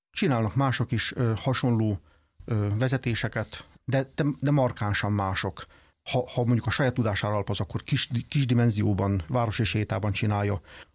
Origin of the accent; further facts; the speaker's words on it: Hungary; magyar ember vagyok, szeretem Magyarországot